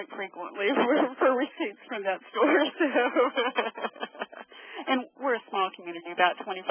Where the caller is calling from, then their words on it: Pittsburgh, Kansas, United States; I'm calling from Pittsburgh, Kansas.